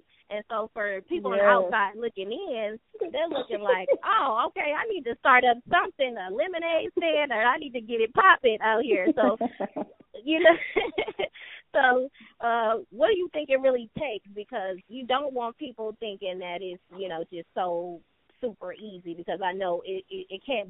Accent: Milwaukee, Wisconsin, United States; growing up in Wisconsin, Milwaukee, it is not a lot of stores.

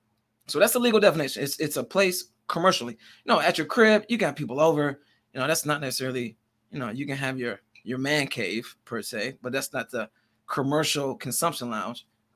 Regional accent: Michigan, United States; We're from Michigan. More particularly, we're in Detroit.

